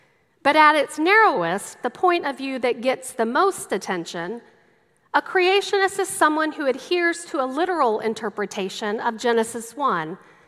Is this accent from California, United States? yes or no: no; Waco, Texas, United States; a bumper sticker I often saw growing up in Waco, Texas.